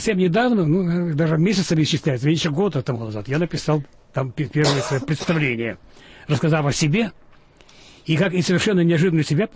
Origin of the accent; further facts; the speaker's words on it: Russia; Но я вырос и живу в России, и, конечно, для меня Россия это была и останется моей родиной.